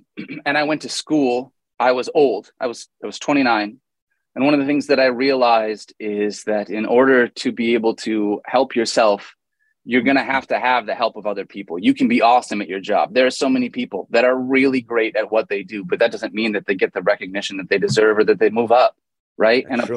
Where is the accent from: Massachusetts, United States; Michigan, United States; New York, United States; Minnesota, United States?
Michigan, United States; from Michigan, but earlier in my life, I joined the Air Force.